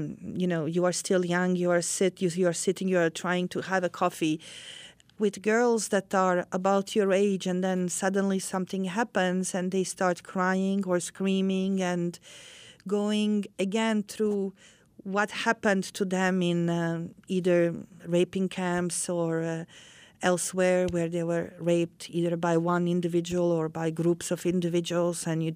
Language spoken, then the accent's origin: English; Zenica, Federation of Bosnia and Herzegovina, Bosnia & Herzegovina; English is a second language; when airplanes from our former joint state Yugoslavia, the GNA airplanes, bombed my hometown of Zenica.